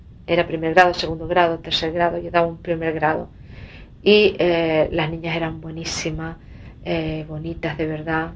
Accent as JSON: {"language": "Spanish", "region": "Canary Islands", "country": "Spain", "tie": "born or raised there", "said": "mi infancia en La Gomera fue muy feliz. Vivía con mi abuela porque mis padres se trasladaron a Santa Cruz"}